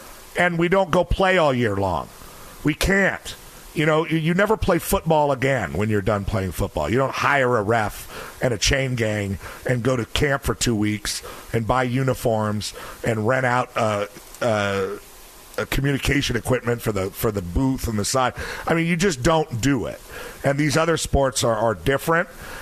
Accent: United States; I was just another front runner like every other American white kid or whatever in suburbia.

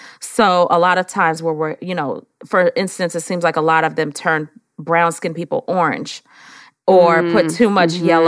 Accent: San Francisco, California, United States; now in Atlanta, United States; Oh, no. I am actually from San Francisco, California.

